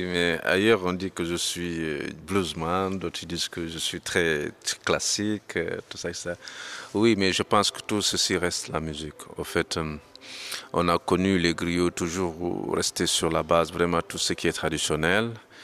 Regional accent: Senegal; je suis sénégalais, qui vit au Sénégal

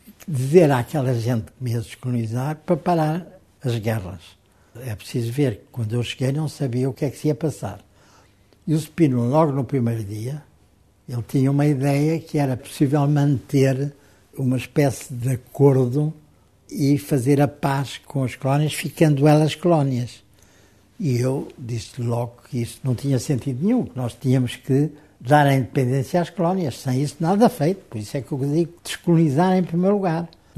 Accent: Portugal; Eu não sou inglês, eu sou português, é uma coisa muito diferente. Portugal já existia quando ainda não existia a Inglaterra propriamente dita.

